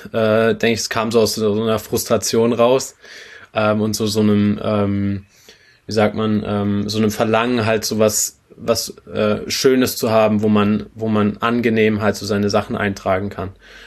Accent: Baden-Württemberg, Germany; bin aus Nähe von Karlsruhe

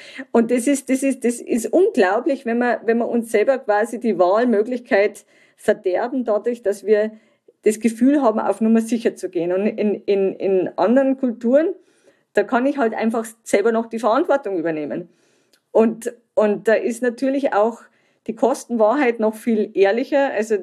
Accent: Germany

